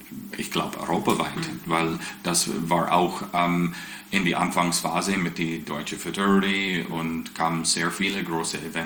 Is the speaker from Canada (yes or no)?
yes; Western Canada, Canada; German is a second language; now in Switzerland; Nein, ich komme aus dem Westen